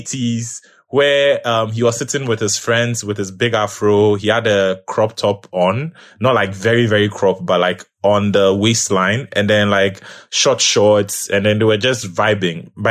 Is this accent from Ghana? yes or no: yes; Ghana; accent: Ghanaian; But at least through my, you know, my accent and, you know, certain things, the way I'll contribute to certain conversations, yes, you can tell this person is probably Ghanaian, but visibly, no.